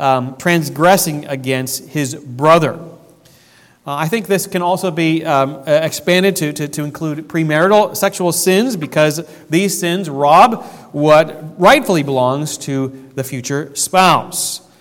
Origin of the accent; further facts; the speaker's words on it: Ohio, United States; I grew up in Ohio, and I watched probably too much TV